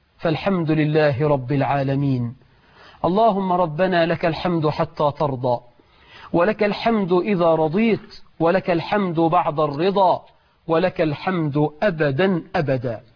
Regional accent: Egypt; مرت بلدنا مصر بأجواء وأحوال لم يعرفها المصريون منذ عهد الفراعين

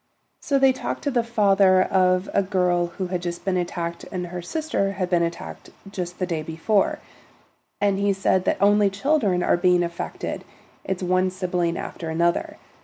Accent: Wisconsin, United States; Ironically enough, I grew up in Wisconsin, Northeast.

